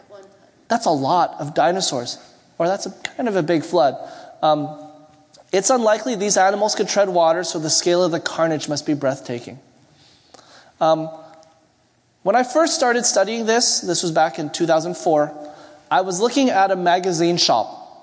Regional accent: Canada; Sorry, I'm Canadian.

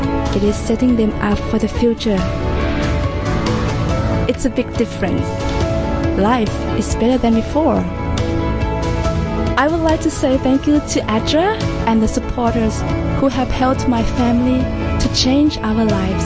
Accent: Cambodia; I am 55 years old, and I am from Cambodia.

